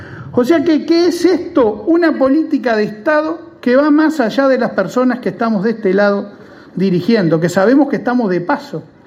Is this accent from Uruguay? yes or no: yes; Uruguay; Otra cosa que como uruguayo nos tiene que enorgullecer